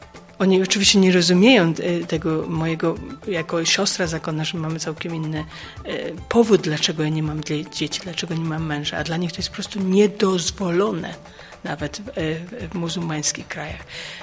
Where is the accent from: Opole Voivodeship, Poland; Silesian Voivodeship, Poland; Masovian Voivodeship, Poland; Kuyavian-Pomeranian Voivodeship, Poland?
Opole Voivodeship, Poland; Wójcice; now in Greece; pochodzę z Wójcic, to jest między Nysą a Odmuchowem. Pracuję teraz w Grecji aktualnie. My mieszkamy w Philly Street